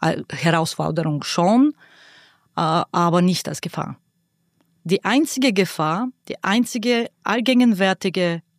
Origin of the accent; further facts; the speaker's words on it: Sofia, Sofia City, Bulgaria; Dort geboren, dort groß geworden.